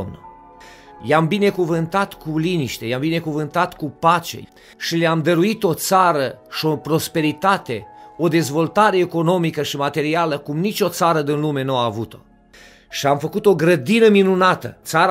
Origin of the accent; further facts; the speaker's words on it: Oradea, Bihor County, Romania; sunt din Oradea